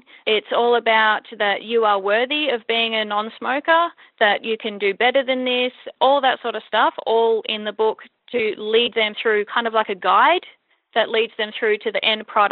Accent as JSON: {"language": "English", "region": "Victoria", "country": "Australia", "said": "I'm a mom from East Gippsland in Victoria, Australia."}